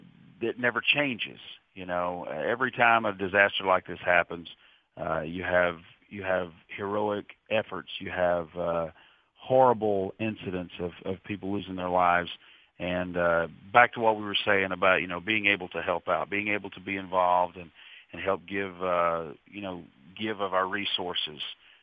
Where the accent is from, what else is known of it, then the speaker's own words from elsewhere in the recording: Georgia, United States; I was born and raised in Georgia. Lived right on the Georgia-Tennessee line my whole life.